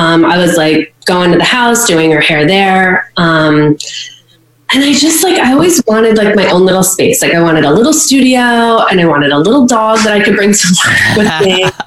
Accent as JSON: {"language": "English", "town": "Ocean Township", "region": "New Jersey", "country": "United States", "tie": "born or raised there", "said": "And I grew up in Ocean Township in Winnemassa."}